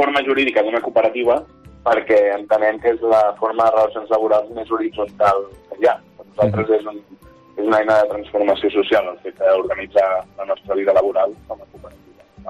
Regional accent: Barcelona, Catalonia, Spain; moved away as an adult; now in Penedès, Spain; Jo soc nascut a Barcelona. Jo soc del barri de Sants. Soc barrionalista, de fet. I de fet, vaig viure allà fins als 26 anys. I després vaig venir cap aquí al Penedès. Jo actualment visc al Penedès, jo no visc a Vallbona.

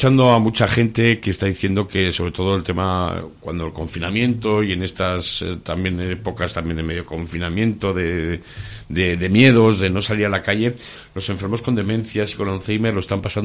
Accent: Spain; con lo tocones que somos los españoles

